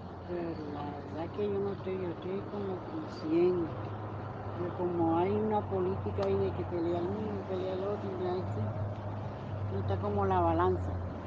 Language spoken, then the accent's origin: Spanish; Santa Marta, Magdalena, Colombia; Yo nací aquí en Santa Marta, los otros están en el interior, en Caramanga. Aquí nacimos tres colombianos en Santa Marta.